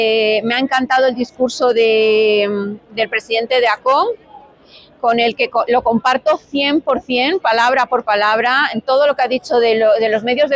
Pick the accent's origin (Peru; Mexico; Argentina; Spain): Spain; mi marido, yo soy española